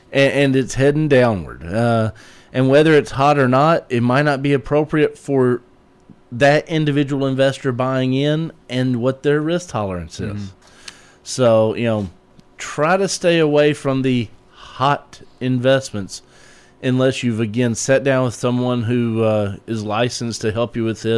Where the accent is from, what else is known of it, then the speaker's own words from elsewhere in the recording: Atlanta, Georgia, United States; You know, I'm a Braves man. I came from Atlanta.